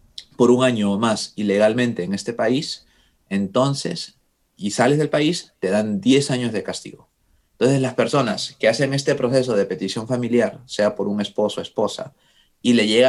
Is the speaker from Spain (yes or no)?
no; Peru; Yo soy peruano. Yo tendría que, si hago este proceso, tendría que irme a Lima para la entrevista.